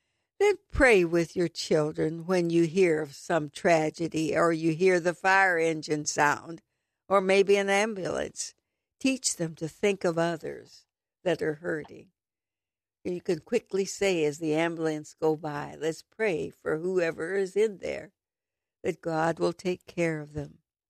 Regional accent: the South, United States; Maybe it's because I'm from the South, but oh my goodness.

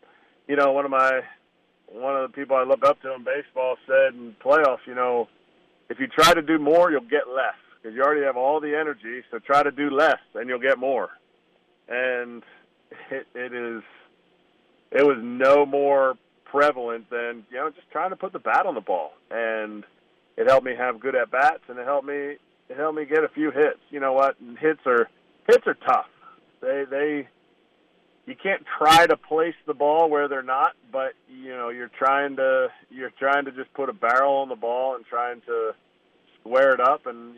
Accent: Philadelphia, Pennsylvania, United States; growing up in the Philadelphia area it's the same way. It's like, you know, you are very proud of where you were raised.

